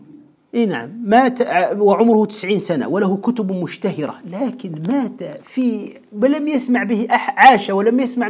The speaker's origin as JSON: {"language": "Arabic", "country": "Tunisia", "said": "منذ سنوات عندنا في تونس"}